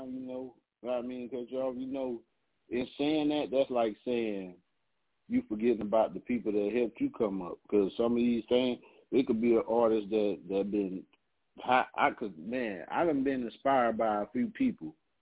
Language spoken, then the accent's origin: English; Houston, Texas, United States; also born or lived in Savannah; I mean, being from Savannah and growing up in Houston, you know, which is a way bigger city